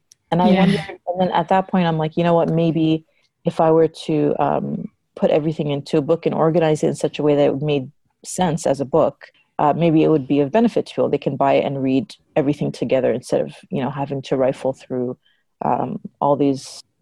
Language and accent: English; Toronto, Ontario, Canada; So I'm from Canada. I was born and raised in Toronto. My background is Egyptian.